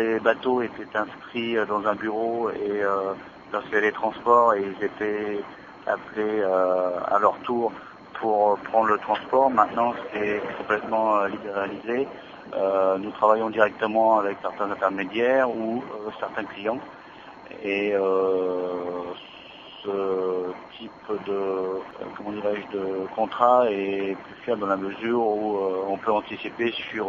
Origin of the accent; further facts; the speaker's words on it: Saint-Mammès, Île-de-France, France; je suis de Saint-Mané. Donc, lorsque l'on fait la région parisienne ou au nord de la France, nous passons systématiquement à Thomery, les jolis bords de Seine, de Seine-et-Marne